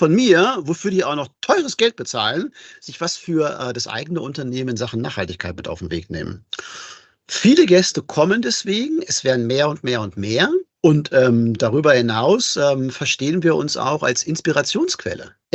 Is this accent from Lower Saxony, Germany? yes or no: yes; Hanover, Lower Saxony, Germany; now in Bad Herrenalb, Germany; Ich bin ja erst seit 11 Jahren hier in Bad Herrenalb. Ich bin Hannoveraner